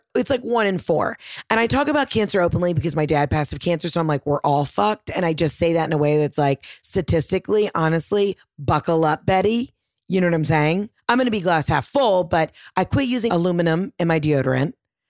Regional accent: Atlanta, Georgia, United States; my three friends from Atlanta, Georgia. My two buddies, Hayden and Jared, and my girlfriend, Taylor. We're all friends from Atlanta.

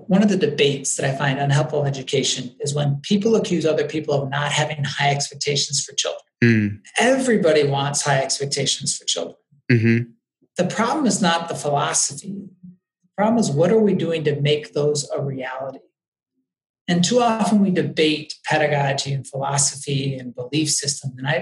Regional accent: Chicago, Illinois, United States; And so to make the link, I grew up in Chicago.

